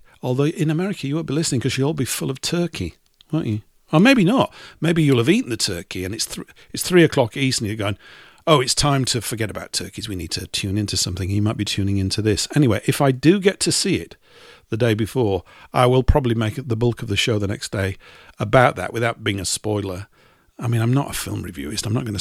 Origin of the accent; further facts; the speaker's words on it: Yorkshire and the Humber, United Kingdom; Growing up in Yorkshire, you know, where everything was bleak and grim. It's grim up north